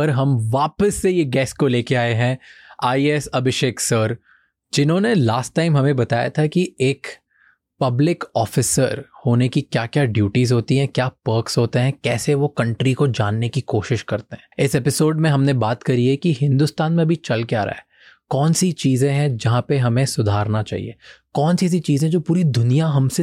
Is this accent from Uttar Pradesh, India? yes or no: no; Madhya Pradesh, India; मध्य प्रदेश मैं जहाँ से आता हूँ वहाँ पे बहुत सारे और भी सीनियर लीडर्स हैं